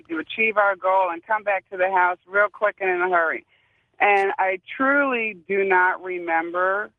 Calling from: Michigan, United States; I am calling from the Thumb area in Michigan.

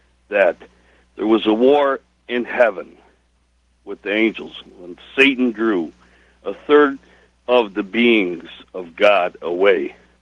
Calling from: Milwaukee, Wisconsin, United States; I'm calling from Milwaukee.

